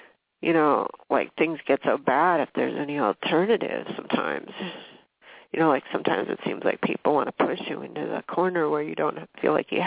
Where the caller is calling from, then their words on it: Washington, United States; Washington State.